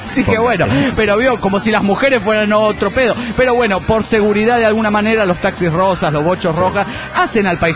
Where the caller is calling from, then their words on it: Panama; aquí saludando de Panamá